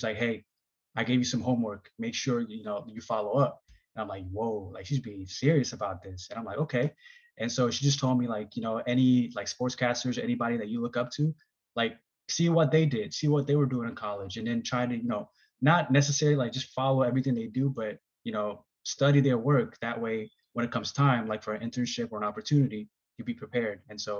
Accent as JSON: {"language": "English", "country": "Eritrea", "said": "we come from Eritrea, and soccer, cycling, track and field, or not track and field, but like marathon running and long distance running is big in our country."}